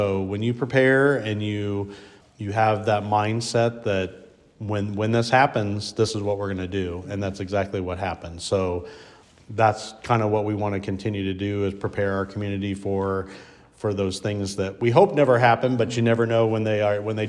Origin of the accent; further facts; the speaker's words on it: Varina, Iowa, United States; So I grew up in Northwest Iowa in a little town called Verina. Okay. It's about 15 miles straight east of Storm Lake, where everybody would know.